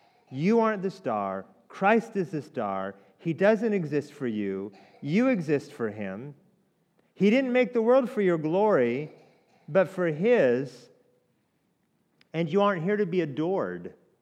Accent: Oregon, United States; also born or lived in Hawaii; now in Atlanta, United States; I can't tell you why I was born in Hawaii and then grew up in Oregon and then, you know, landed in Atlanta.

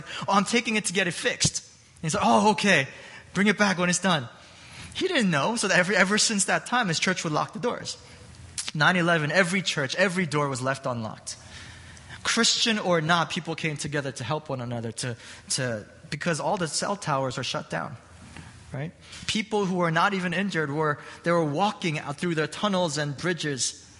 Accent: New York, United States; being a New Yorker of that time, a lot of us, we remember exactly where we were

